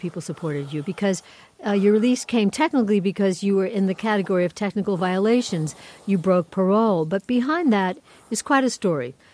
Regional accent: New York, United States; Stickball, I'm a New Yorker, Long Islander, you know, so stickball, you know, is a New York tradition

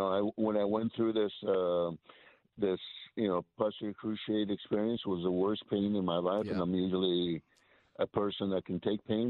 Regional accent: Hollywood, California, United States; I grew up in Hollywood, California.

